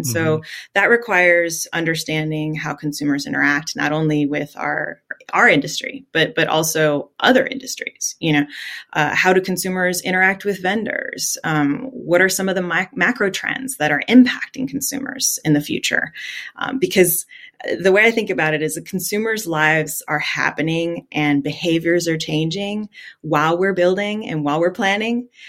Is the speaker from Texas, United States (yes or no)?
no; Miami, Florida, United States; English is a second language; I grew up in Miami. I'm off Calle Ocho. I was actually an ESOL kid, so English is my second language. And I'm the daughter of immigrants, you know.